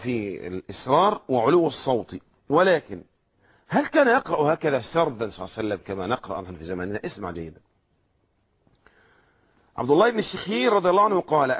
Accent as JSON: {"language": "Arabic", "country": "Egypt", "said": "كما يقول عندنا في مصر هنا قرآن أجمل"}